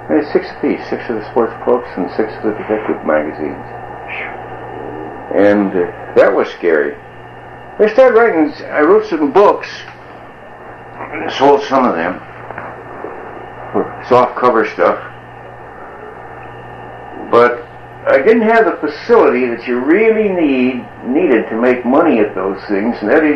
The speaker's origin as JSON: {"language": "English", "region": "California", "country": "United States", "tie": "born or raised there", "said": "I forget. I grew up in the Santa Clara Valley."}